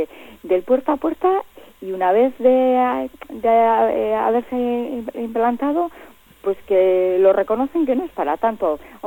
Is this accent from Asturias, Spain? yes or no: no; Legazpia, Basque Country, Spain; yo soy de Legazpia y Legazpia es un pueblo que ha sido muy castigado también por las basuras